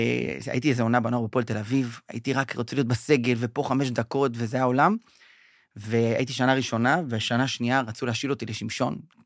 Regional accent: Bat Yam, Tel Aviv District, Israel; אני מבת ים במקור, סבא שלי הקים את הפועל בת ים, אבא שלי היה כוכב, כוכב, כוכב בשנות ה... של הפועל בת ים, וגדלתי בבית של כדורגל בעצם

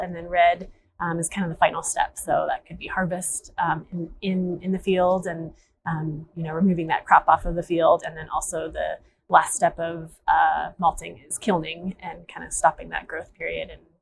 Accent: Littleton, Colorado, United States; now in Fort Collins, United States; So I grew up down in Denver. So I'm also Colorado born and raised. Grew up down in South Denver in Littleton. Moved up to Fort Collins

